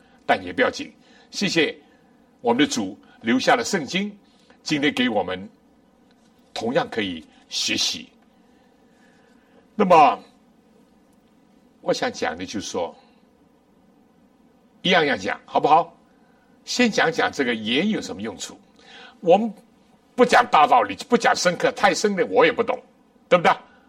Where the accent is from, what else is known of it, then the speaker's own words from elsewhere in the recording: China; 我们中国人不难理解，我们小的时候什么咸蛋啊